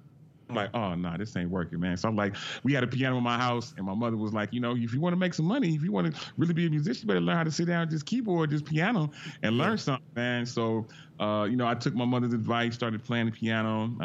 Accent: Bay Area, California, United States; What many people don't know about me, even though I'm from the Bay Area, man, I am a big

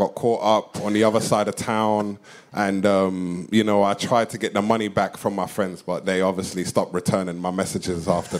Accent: Wembley, London, United Kingdom; Wembley Stadium. And I like to think that was fate right there, you know, a sack in front of my family and my hometown, you know.

